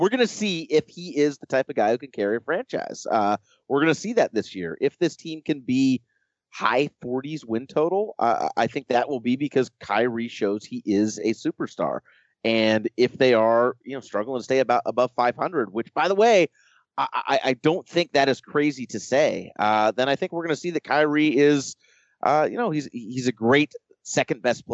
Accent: Iowa, United States; Sorry, I'm not used to New York. I'm a kid from Iowa.

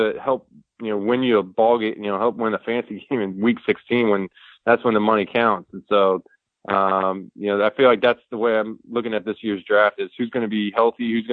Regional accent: St. Louis, Missouri, United States; You know, I grew up in St. Louis, and the Rams, you know, that's when they came into town, and they were really bad for a long time

